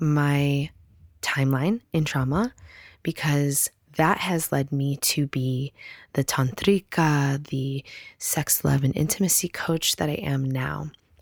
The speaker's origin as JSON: {"language": "English", "town": "Chicago", "region": "Illinois", "country": "United States", "tie": "born or raised there", "said": "I grew up in Chicago. My parents are still together, and I love them so dearly."}